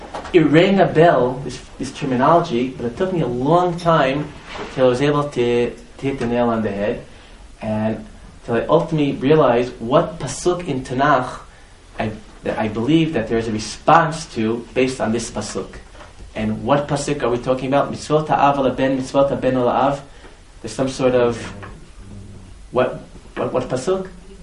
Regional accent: Manhattan, New York, United States; And I know I grew up in Manhattan, and I go

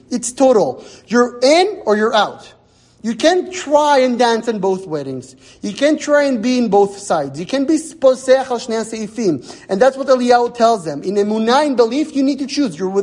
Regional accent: Canada; We're also Jewish, but we're also Canadian, and we're also Western, and we're also this

